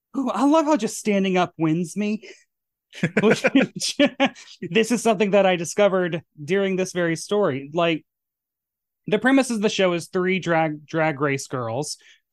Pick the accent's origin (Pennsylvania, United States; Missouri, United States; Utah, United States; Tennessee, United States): Tennessee, United States; Murfreesboro; they just so happen to be shooting the season 4 premiere in my hometown of Murfreesboro, Tennessee.